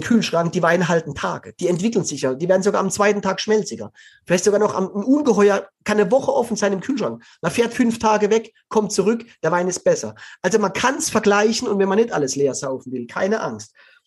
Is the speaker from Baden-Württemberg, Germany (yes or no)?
yes; Baden-Württemberg, Germany; Ich komme aus dem Schwarzwald, ich bin da aufgewachsen.